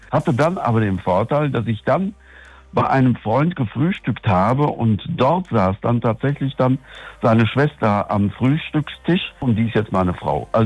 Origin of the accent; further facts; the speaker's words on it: Altena, North Rhine-Westphalia, Germany; Ich komme aus Altena und wenn man aus Altena kommt, dann ist Hagen natürlich eine absolute Großstadt und Metropole